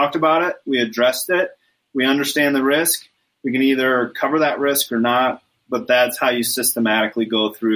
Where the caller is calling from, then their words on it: Mexico; I am calling from Mexico, just so I'd let you know.